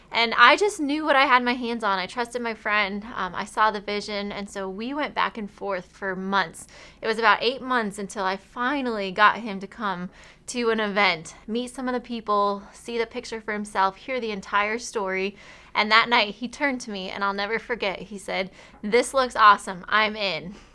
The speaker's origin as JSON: {"language": "English", "town": "Denver", "region": "Colorado", "country": "United States", "said": "we're from Denver, Colorado."}